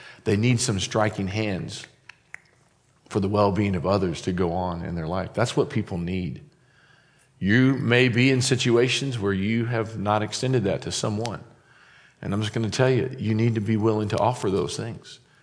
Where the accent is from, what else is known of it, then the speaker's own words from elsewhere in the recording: Madison, Indiana, United States; My hometown is Madison, Indiana.